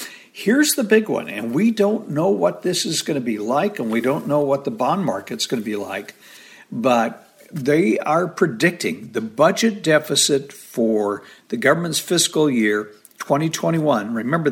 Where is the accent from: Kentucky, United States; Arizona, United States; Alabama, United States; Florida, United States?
Arizona, United States; And, you know, I grew up in Arizona.